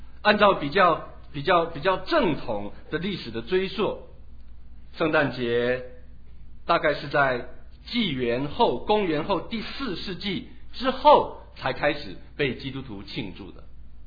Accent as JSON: {"language": "Chinese", "region": "Taitung County", "country": "Taiwan", "tie": "born or raised there", "also_born_or_lived": "Hsinchu", "said": "我小时候在台东长大，后来我转学到新竹，你要说你是从哪里来的，我说台东哪里，不起眼的小城小村落。"}